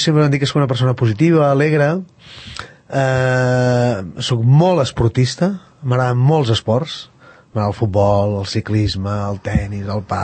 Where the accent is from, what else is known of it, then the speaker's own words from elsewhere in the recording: Sabadell, Catalonia, Spain; now in Sant Cugat del Vallès, Spain; jo vinc de Sabadell, i m'agrada sempre dir-ho, sóc sabellut, jo sóc el cinquè de 15 germans a Sabadell, i aquest any farà 25 anys que vinc a viure a Sant Cugat amb la meva dona, amb la Marta